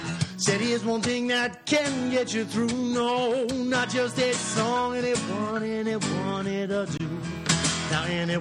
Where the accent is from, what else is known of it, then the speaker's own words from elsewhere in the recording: New Jersey, United States; You could just say I'm from Jersey.